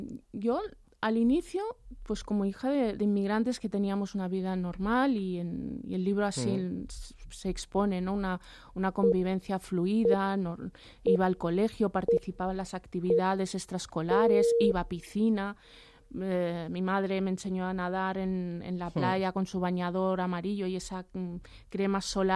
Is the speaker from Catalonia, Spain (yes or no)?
yes; Figueres, Catalonia, Spain; also born or lived in Barcelona; yo soy nacida en Barcelona, pero crecí en Figueras.